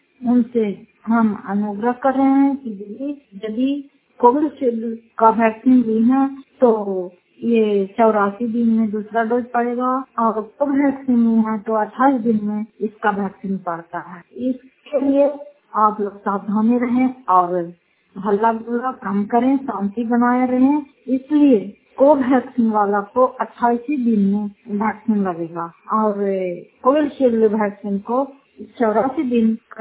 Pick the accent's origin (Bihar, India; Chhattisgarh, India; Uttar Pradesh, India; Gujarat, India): Bihar, India; Fatehpur; घर फतेहपुर पंचायत मकरोटा जिला नालंदा के निवासी हूँ